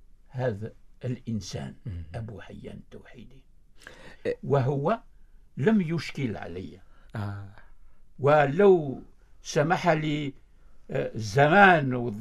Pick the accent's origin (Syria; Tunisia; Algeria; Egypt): Algeria; كما عشتها أنا نفسيا كجزائري نشأ بالجزائر وينتمي إلى اللغة العربية والثقافة العربية